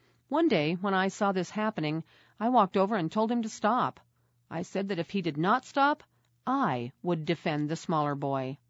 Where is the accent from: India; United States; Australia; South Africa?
South Africa; I grew up in South Africa. South Africa has wonderful game parks where wild animals such as lions, elephants, giraffes, and zebras roam free.